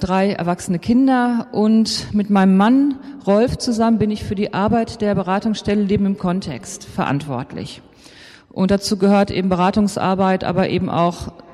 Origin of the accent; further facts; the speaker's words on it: Iserlohn, North Rhine-Westphalia, Germany; born there; now in Dortmund, Germany; Ich bin eigentlich gebürtige Iserlohnerin. Meine Mutter wohnt auch noch hier, schräg gegenüber im Altenheim.